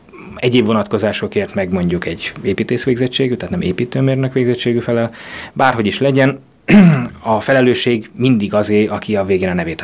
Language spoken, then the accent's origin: Hungarian; Hungary; én ezt tudom, én is vidéki származású vagyok